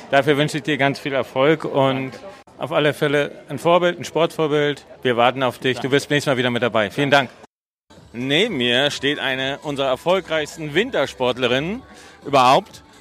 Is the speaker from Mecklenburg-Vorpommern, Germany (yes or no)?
yes; Rostock, Mecklenburg-Vorpommern, Germany; Ich komme aus dem hohen Norden, ich komme aus Rostock, da ist man mit Skisport nicht so vertraut.